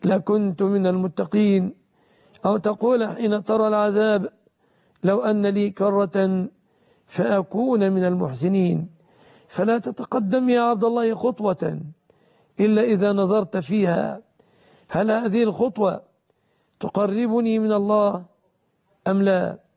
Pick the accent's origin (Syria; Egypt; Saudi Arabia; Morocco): Egypt